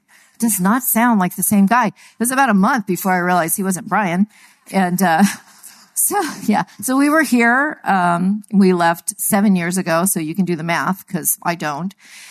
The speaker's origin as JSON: {"language": "English", "town": "Garden Grove", "region": "California", "country": "United States", "tie": "born there", "lives_now": "Flagstaff, United States", "said": "Well, I was born in Garden Grove."}